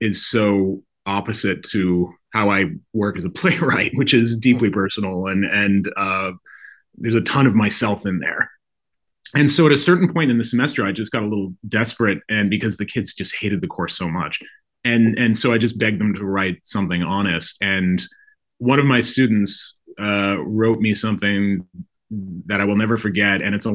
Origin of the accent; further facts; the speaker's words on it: Idaho, United States; You know, I grew up gay in Idaho and I self-medicated with food for a good long while in my 20s.